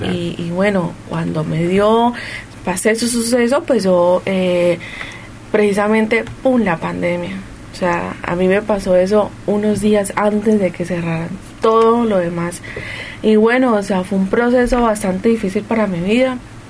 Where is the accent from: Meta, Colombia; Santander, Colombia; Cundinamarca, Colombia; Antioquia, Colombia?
Santander, Colombia; Piedecuesta; yo soy de Bucaramanga, pero soy piedecuestana. Eso queda como a 40 minutos.